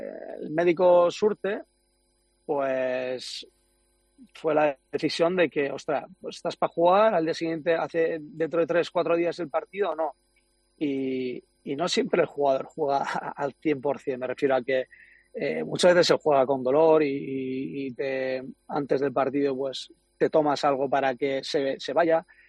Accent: Basque Country, Spain; Pero seguramente la gente una porque saben que soy vasco.

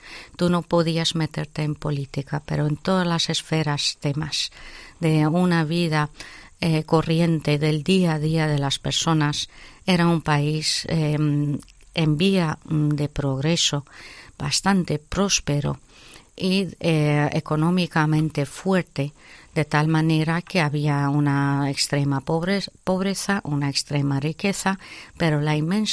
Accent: Spain; como española que soy también y que esta es mi casa

